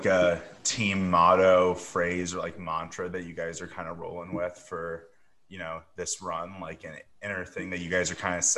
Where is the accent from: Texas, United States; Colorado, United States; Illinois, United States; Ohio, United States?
Illinois, United States; Chicago; now in Florida, United States; So I'm originally from Chicago. So when I was young, we lived there.